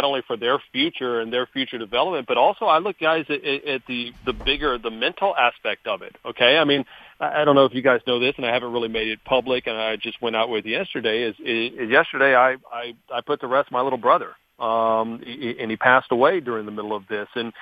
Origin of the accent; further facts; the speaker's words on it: Louisiana, United States; You know, we're all from Louisiana.